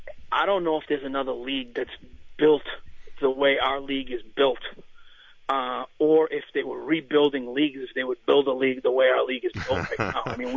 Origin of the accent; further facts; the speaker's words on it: Lawrence, Massachusetts, United States; I grew up in Lawrence, so I'm not picking on the cities. I went to Lawrence High School. I taught at Lawrence High School prior to going to Tewksbury.